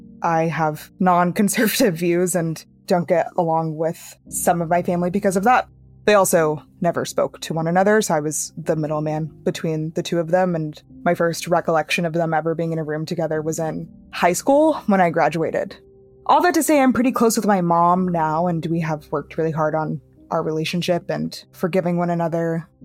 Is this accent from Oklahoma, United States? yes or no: yes; Oklahoma, United States; now in Brooklyn, United States; I live in Brooklyn, New York. I am originally from Oklahoma.